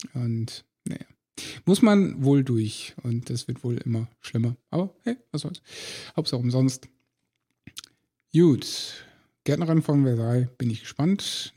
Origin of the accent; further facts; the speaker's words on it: Lower Saxony, Germany; Das heißt, ich bin zurück in meine alte Heimat gefahren